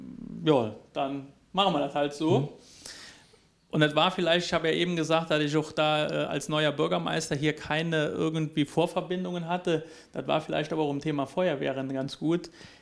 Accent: Traben-Trarbach, Rhineland-Palatinate, Germany; Traben-Trarbach, da wo ich groß geworden bin, in Wittlich in die Schule gegangen

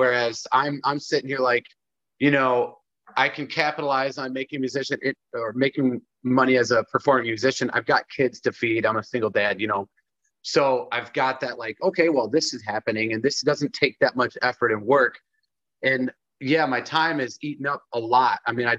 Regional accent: Michigan, United States; I'm from Southwest Michigan

